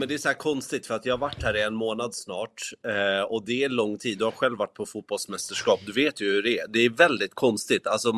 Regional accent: Sweden; Jag har liksom svårt att se att det är vinter och misär hemma i Sverige med så här skyhöga elpriser och allting.

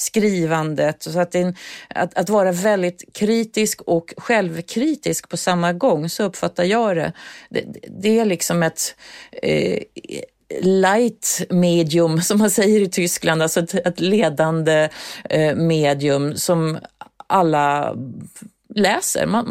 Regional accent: Sweden; Jag menar, som tysk förlåt, som svensk, som korrespondent för Sveriges Radio

